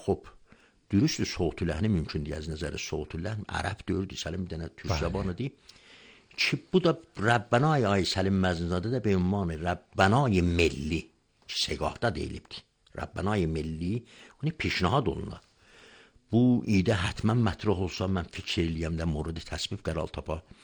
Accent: Ardabil, Ardabil Province, Iran; bir dənə şəhri bəndə Ərdəbiliyəm də mən də.

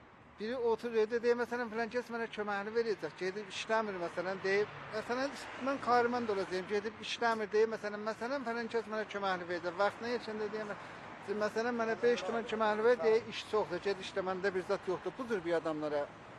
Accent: Tasuj, East Azerbaijan, Iran; Azərbaycan şəhərindən gəlirəm.

